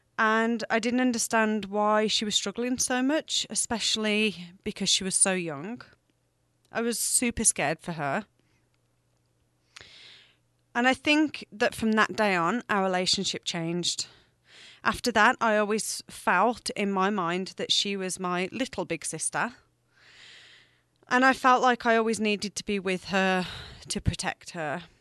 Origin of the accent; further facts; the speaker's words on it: England, United Kingdom; moved away as an adult; now in Canada; I was born and raised in England, and I emigrated to Canada 8 years ago.